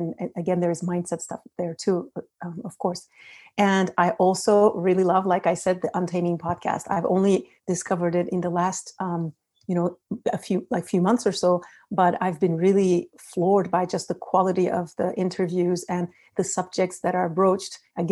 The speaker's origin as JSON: {"language": "English", "country": "Turkey", "also_born_or_lived": "United States", "moved": "yes", "lives_now": "Arcachon, France", "said": "I live near Arcachon, which is in the southwest of France, southwest coast of France. But I'm originally from Turkey, and I also spent 15 years in the US before settling in France."}